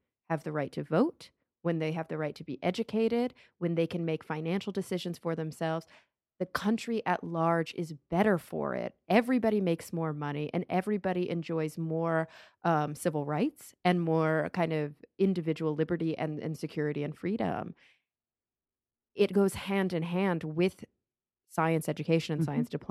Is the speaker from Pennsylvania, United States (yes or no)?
no; Texas, United States; If I didn't have it, I might be a little bit more close-minded than, especially growing up in Texas. Gosh, what if I had never left Texas?